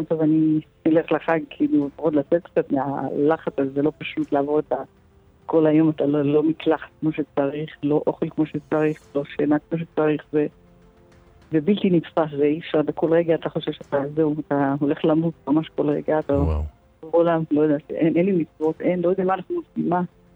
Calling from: Ashkelon, Southern District, Israel; אני מאשקלון.

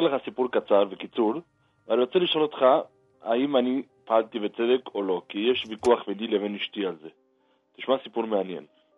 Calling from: Argentina; אני מתקשר מארגנטינה.

